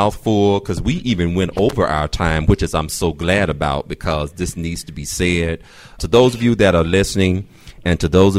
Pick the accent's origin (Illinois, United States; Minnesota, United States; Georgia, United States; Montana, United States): Georgia, United States; Atlanta; Me being born and raised in Atlanta, like I tell everybody, Black pride would mean more to me than it would ever mean to those of you who are transplants